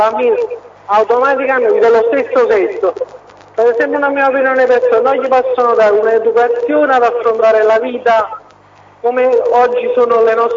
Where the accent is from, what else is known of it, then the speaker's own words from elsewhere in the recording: Naples, Campania, Italy; Sono napoletano e faccio il camionista